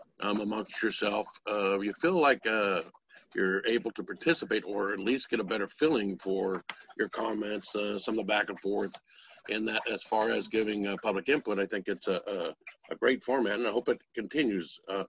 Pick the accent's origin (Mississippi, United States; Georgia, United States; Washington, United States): Washington, United States; Yakima; I'm from Yakima, Washington.